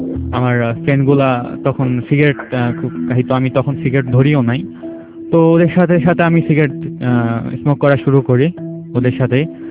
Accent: Dhaka, Dhaka Division, Bangladesh; born there; আমার জন্ম ঢাকাতে হয়েছে, আমার আম্মু আগে পাকিস্তানে ছিল, আমাদের ফুল ফ্যামিলি ঢাকাতেই।

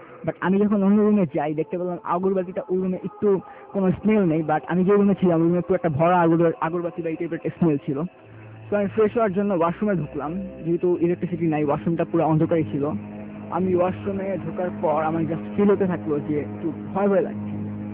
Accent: Mirpur, Dhaka Division, Bangladesh; আমি এসেছি মিরপুর থেকে।

